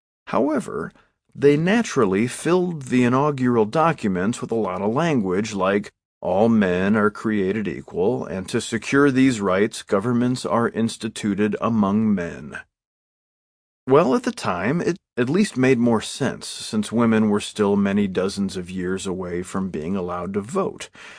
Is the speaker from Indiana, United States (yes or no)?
no; Illinois, United States; ran for a congressional seat in Illinois, my home state, to my shame.